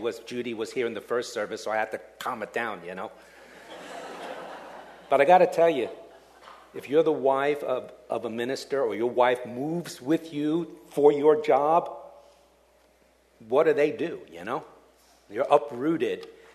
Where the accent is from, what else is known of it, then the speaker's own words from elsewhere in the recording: New York City, New York, United States; also born or lived in Dallas, United States / Chicago, United States; now in California, United States; Well, I lived in New York for 21 years. Okay, I was born in Manhattan, and I went to high school and college there, and I thought it was the greatest thing in the world.